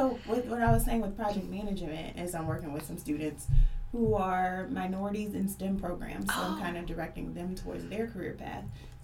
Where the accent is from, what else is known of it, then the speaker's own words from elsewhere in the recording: Indianapolis, Indiana, United States; So I'm from Indianapolis.